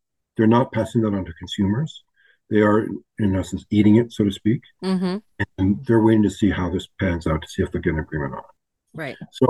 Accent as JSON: {"language": "English", "town": "Windsor", "region": "Ontario", "country": "Canada", "tie": "born or raised there", "said": "I grew up in Windsor"}